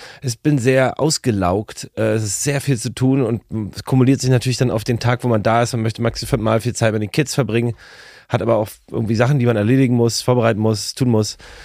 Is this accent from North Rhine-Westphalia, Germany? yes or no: no; Berlin, Germany; Ich bin im Osten aufgewachsen, im Osten der Stadt geboren und bewege mich zu 99% im Osten der Stadt.